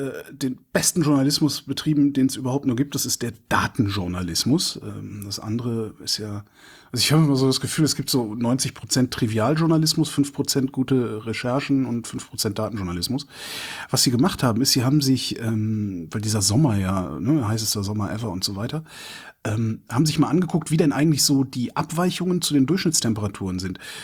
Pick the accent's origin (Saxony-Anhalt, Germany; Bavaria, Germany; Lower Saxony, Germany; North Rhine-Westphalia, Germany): North Rhine-Westphalia, Germany; Cologne; Köln, meine Heimatstadt